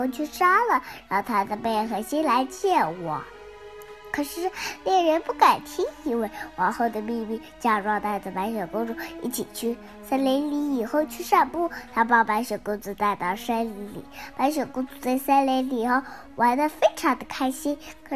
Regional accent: Chongming, Shanghai, China; 我是来自上海市崇明区英音幼儿园，今年我中班

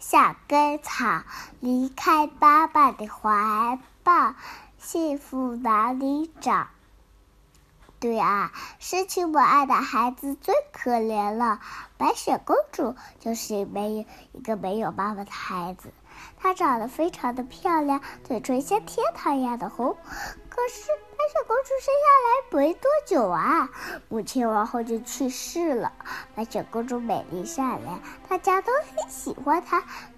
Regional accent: Chongming, Shanghai, China; 我是来自上海市崇明区英音幼儿园，今年我中班

